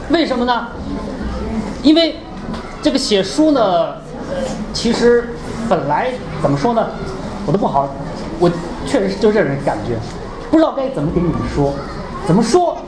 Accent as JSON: {"language": "Chinese", "town": "Lanzhou", "region": "Gansu", "country": "China", "tie": "born or raised there", "lives_now": "Zhuhai, China", "said": "那我今年该多大呢？36。我来自珠海，珠海离巴中市，就是你们这个地区呢，有1300公里远。我的家乡呢是兰州，离我工作的地方呢有1800公里远"}